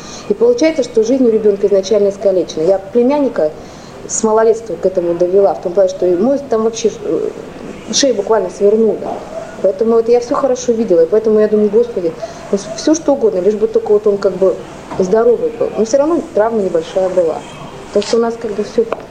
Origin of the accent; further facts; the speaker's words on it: Yekaterinburg, Sverdlovsk Oblast, Russia; Я говорю, я из Свердловска.